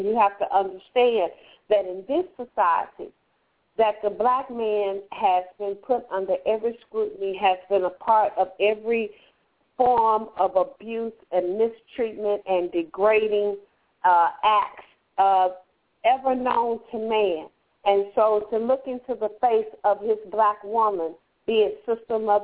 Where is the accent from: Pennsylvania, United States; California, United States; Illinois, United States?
California, United States; Compton; But East Coast and Maryland and Atlanta and Compton, my hometown, you better represent.